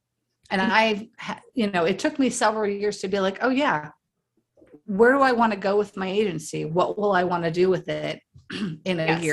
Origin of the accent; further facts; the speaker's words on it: Chicago, Illinois, United States; You know, I'm originally from Chicago and we are workhorses in the Midwest.